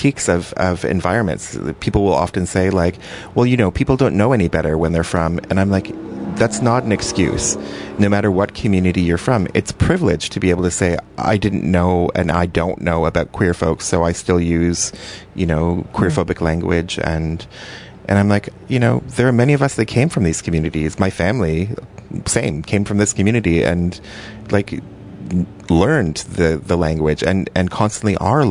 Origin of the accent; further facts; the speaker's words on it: Fenelon Falls, Ontario, Canada; But having grown up in a rural space, I grew up in Fenland Falls